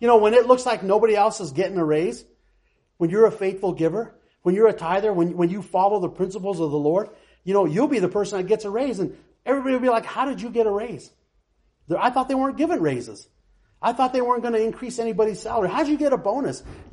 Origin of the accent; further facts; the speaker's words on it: Cheyenne, Wyoming, United States; Anybody here, we're from Cheyenne and my sister's here, my brother-in-law as well.